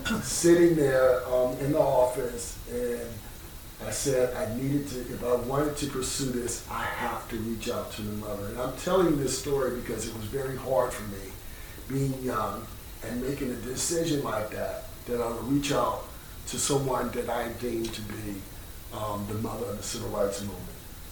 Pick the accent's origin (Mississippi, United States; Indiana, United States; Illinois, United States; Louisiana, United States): Louisiana, United States; Baton Rouge; I grew up in Baton Rouge, Louisiana, the Deep South in the United States.